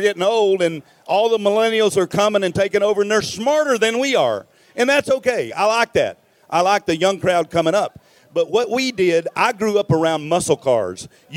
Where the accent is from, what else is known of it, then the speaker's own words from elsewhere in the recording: Tennessee, United States; You know, down south, we're from Tennessee.